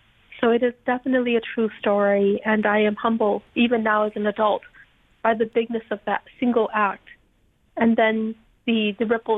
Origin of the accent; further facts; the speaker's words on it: Loei, Thailand; growing up in Bambinai refugee camp on the lucky days